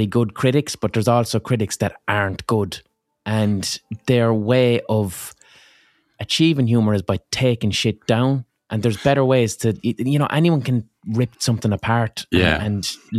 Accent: Ireland; So as an Irish person, and I've got quite a lot of British listeners to my podcast

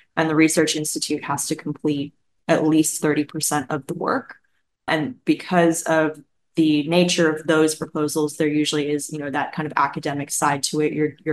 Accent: Canada; moved away; But yes, it is a little bit ironic that I came in as a Canadian and had to figure out how to do all of this.

